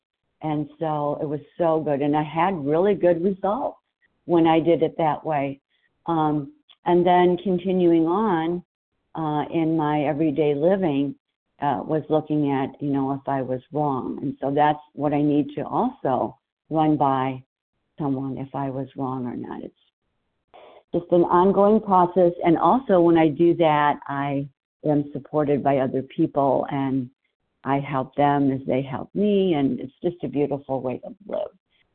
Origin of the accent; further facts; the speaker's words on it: Arizona, United States; from Arizona, a compulsive overeater.